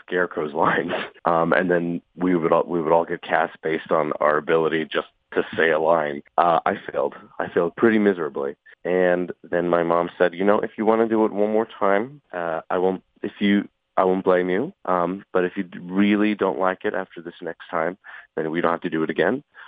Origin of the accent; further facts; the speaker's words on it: Dover, Delaware, United States; I was born and raised in Dover, Delaware.